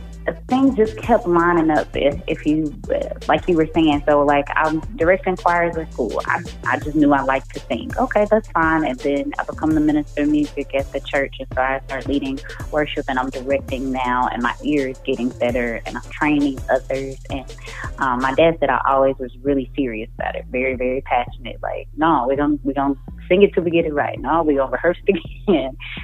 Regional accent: Dallas, Texas, United States; From Dallas. I am born and raised Dallas, Texas.

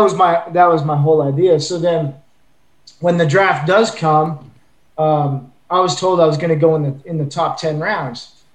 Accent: Canada; sir, I'm Canadian.

